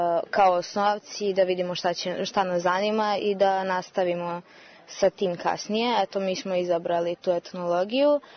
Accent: Valjevo, Kolubara District, Serbia; born there; ja sam rođena u Valjevu.

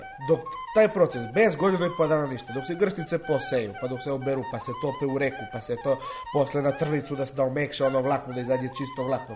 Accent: Svrljig, Southern and Eastern Serbia, Serbia; Iz Svrljig sam, rodom iz Svrljig, starinom po oca i Šljivovik, po majku iz Radmirovac. 2000. sam godište

